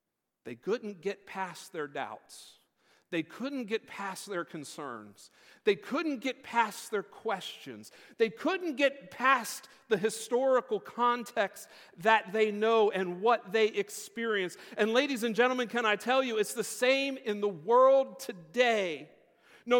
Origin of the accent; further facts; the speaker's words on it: Red Lion, Pennsylvania, United States; I grew up in Red Lion. Some of y'all know that.